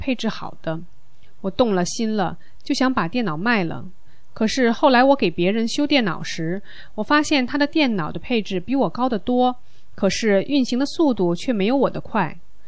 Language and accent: Chinese; Heilongjiang, China; 我是黑龙江的大法弟子